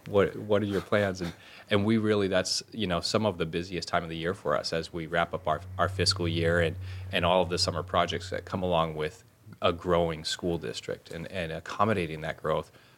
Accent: Kodiak Island, Alaska, United States; My wife and I came over from Kodiak Island, where both of us kind of grew up

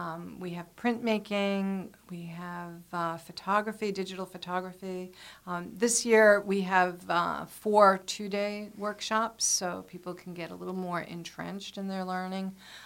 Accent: East Coast, United States; also born or lived in Cape Cod; Yes, 4,800 miles. I'm originally from the East Coast.

